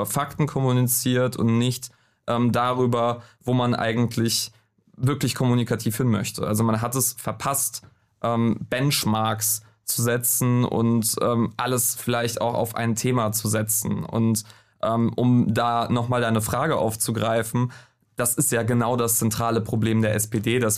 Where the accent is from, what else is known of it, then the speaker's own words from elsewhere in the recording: Northern Germany, Germany; Also ich bin Norddeutscher.